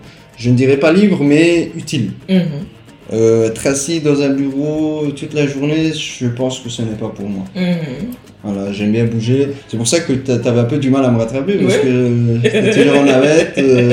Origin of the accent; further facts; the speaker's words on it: Belgium; also born or lived in Italy; vu que je suis venu ici quand même assez jeune, je suis venu ici en Belgique quand j'avais l'âge de 9-10 ans. Donc mes études secondaires, je les ai passées ici, j'ai fait mes études ici, mes diplômes, je les ai eus ici, justement en Belgique.